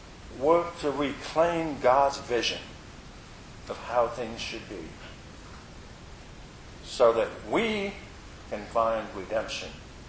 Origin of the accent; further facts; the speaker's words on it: Indiana, United States; the news from my home state of Indiana